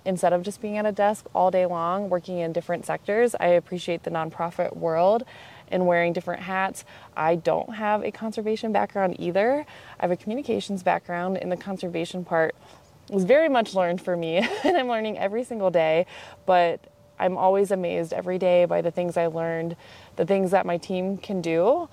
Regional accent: Dayton, Ohio, United States; also born or lived in Cincinnati, United States; I grew up in Dayton, Ohio.

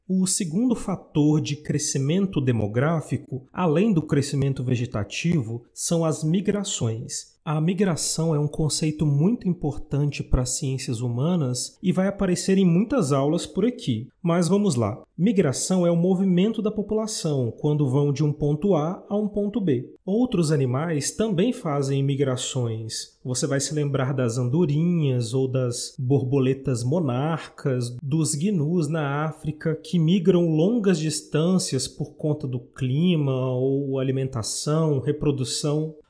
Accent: Brasília, Federal District, Brazil; born there; now in Minas Gerais, Brazil; eu já disse para vocês que eu nasci em Brasília e hoje eu moro aqui em Minas Gerais.

